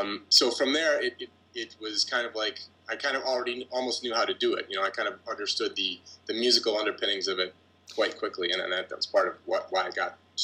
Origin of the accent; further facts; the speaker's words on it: Cleveland, Ohio, United States; I grew up in Cleveland, Ohio, which is in the Midwest, mm-hmm. in the States.